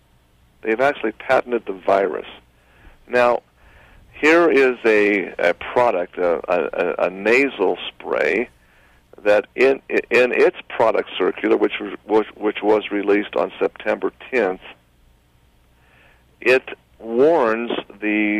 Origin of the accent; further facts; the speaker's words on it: Utah, United States; I've demanded in my home state of Utah, the health department